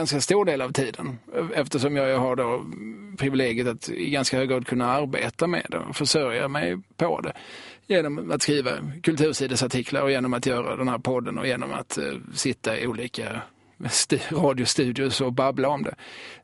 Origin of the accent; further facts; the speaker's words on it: Eslöv, Skåne, Sweden; det var många av oss som tyckte det var jobbigt att säga när vi hängde i Lund att vi var från Eslöv.